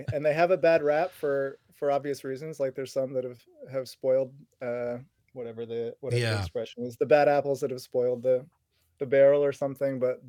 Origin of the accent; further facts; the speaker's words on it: Maine, United States; No, I born and raised in Maine.